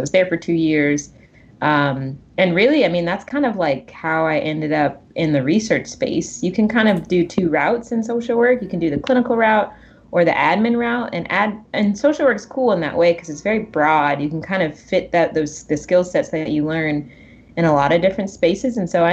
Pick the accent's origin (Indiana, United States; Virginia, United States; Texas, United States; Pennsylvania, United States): Virginia, United States; Chesterfield; yeah, I grew up in Chesterfield, Virginia, and then ended up going to college in Northern Virginia in George Mason. So I basically stayed in Virginia until I graduated from college.